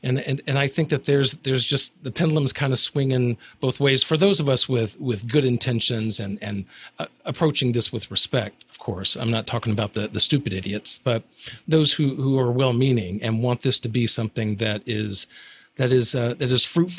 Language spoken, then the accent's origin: English; Alabama, United States; I'm from Alabama. So whenever I go back to Alabama, if I've been there a few days or I'm around my family, then it can start to come out a little bit.